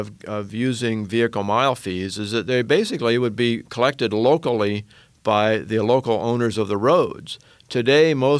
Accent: Oregon, United States; the way that was tested in my home state of Oregon

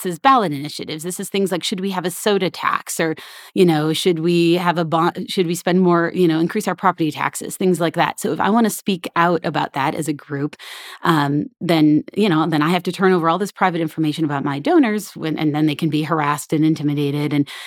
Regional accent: Arizona, United States; So my home state of Arizona has made some significant progress here.

